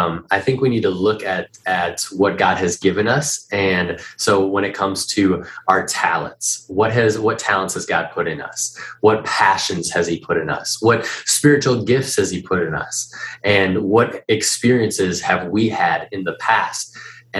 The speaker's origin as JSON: {"language": "English", "town": "Minneapolis", "region": "Minnesota", "country": "United States", "said": "I'm from Minneapolis originally."}